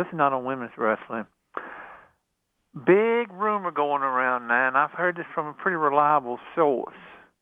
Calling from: Virginia, United States; from Virginia.

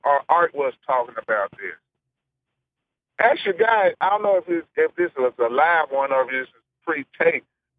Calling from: Memphis, Tennessee, United States; Hey, Brian. … from Memphis, Tennessee.

